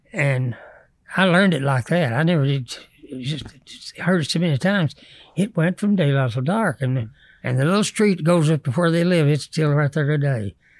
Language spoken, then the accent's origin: English; Hyden, Kentucky, United States; It was that old jukebox in my hometown.